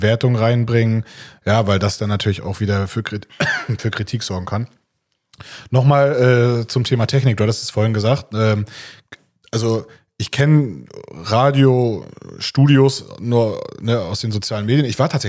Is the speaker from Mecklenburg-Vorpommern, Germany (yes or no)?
yes; Schwerin, Mecklenburg-Vorpommern, Germany; ich komme ja aus Schwerin, ne? Schwerin ist für mich immer Hamburger Speckgürtel, das sind 100 Kilometer.